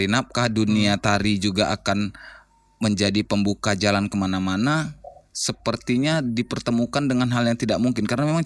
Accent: Bangkinang, Riau, Indonesia; also born or lived in Medan; now in Pekanbaru, Indonesia; lahir di Medan, besar dan tumbuh di Bangkinang. Besar dan tumbuh di Bangkinang, kemudian melanjutkan perjalanan hidup ke Kota Pekanbaru.

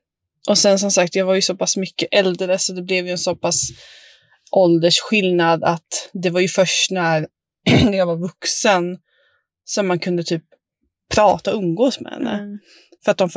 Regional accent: Karlskoga, Örebro County, Sweden; Vi bytte i stad, vi flyttade in från Karlskoga till Örebro.

